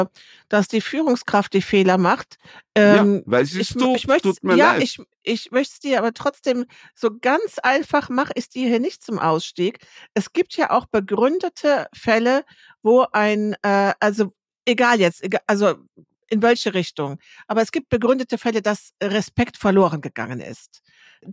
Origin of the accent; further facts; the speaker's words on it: Lower Saxony, Germany; weil du mich jetzt hier als Ostfriesin mit deinen Emdenkenntnissen beeindrucken möchtest?